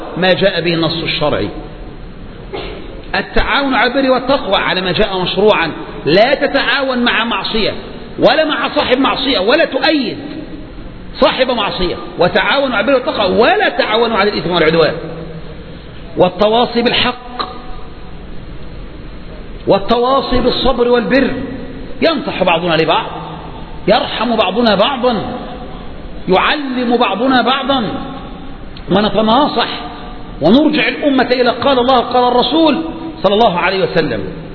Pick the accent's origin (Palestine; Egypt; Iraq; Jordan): Egypt; فالديمقراطيه عندنا في مصر هذه ليست هي الديمقراطيه التي في الغرب